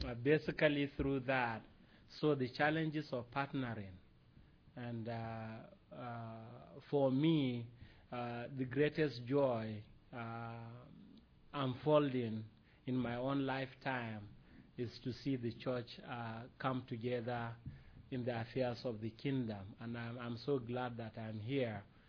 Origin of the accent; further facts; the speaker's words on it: Nigeria; English is a second language; I don't have any slide, but I'm from Nigeria